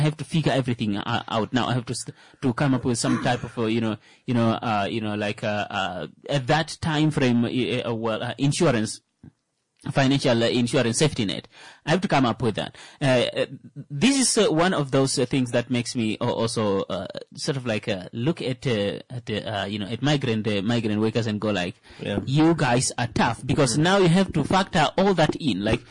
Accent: Namibia; we are not from here. Yeah. We are from Namibia.

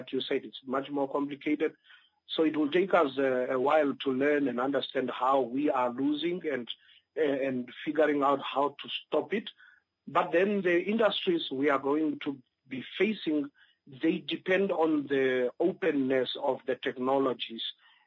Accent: Swakopmund, Erongo, Namibia; now in Windhoek, Namibia; When I came to Windhoek from the coast, I grew up in the coast. I'm a person from the Rongo region, born in a village, and then I schooled in Swakopmund at Vrede.

